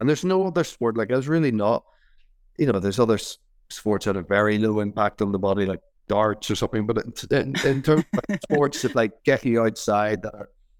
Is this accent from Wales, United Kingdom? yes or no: no; Holywood, Northern Ireland, United Kingdom; I'm from Hollywood, same place as Rory, and Hollywood Golf Club, two golf clubs in Hollywood.